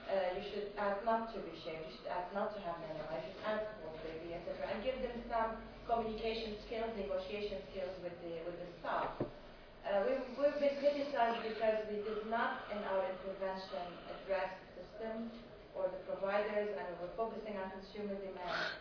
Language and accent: English; Lebanon; I'm from Lebanon, and I've been working on the regional team on childbirth practices for the last 10 years doing research in the Middle East on this